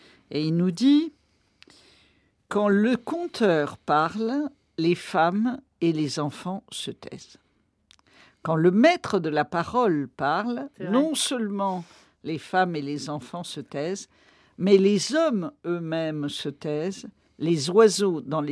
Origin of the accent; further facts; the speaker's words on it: Bamako, Mali; born there; moi je suis née à Bamako, je suis née sous l'arbre à palabre.